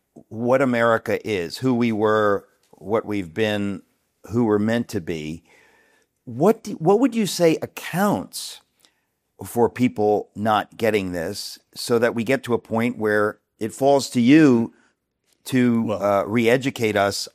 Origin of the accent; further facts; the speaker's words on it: United States; I'm here as the brash American to say, you are wrong.